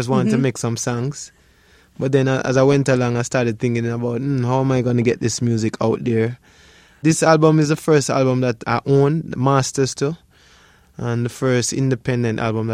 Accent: Jamaica; Yeah, I'm from Jamaica. Love is my religion.

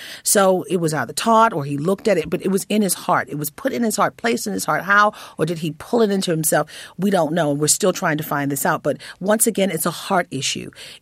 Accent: Baltimore, Maryland, United States; I'm from Baltimore. Mm-hmm. I grew up in Baltimore, and I live on the in the suburbs of Baltimore now.

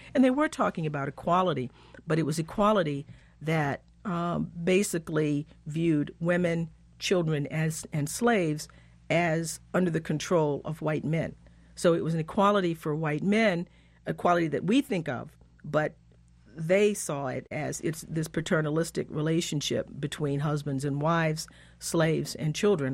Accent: Texas, United States; I'm from Texas. My family, I can trace back into the 1860s in Texas. Before then, my father's family was from Georgia, and my mother's family was from Alabama.

